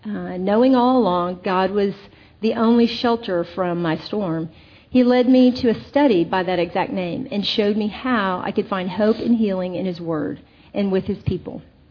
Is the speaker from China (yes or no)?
no; Austin, Texas, United States; I was raised in Austin, Texas, with three brothers, and I was not a girly girl